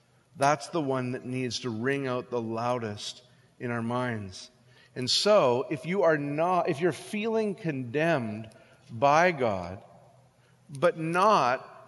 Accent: Western Canada, Canada; Now, I'm from Western Canada, so I'm a little bit of a mountain snob.

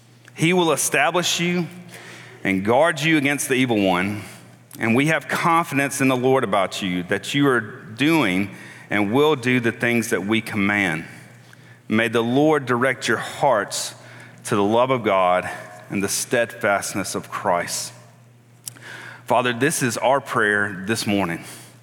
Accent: United States; one thing has become very clear to me in my love for other cultures is that I am clearly an American.

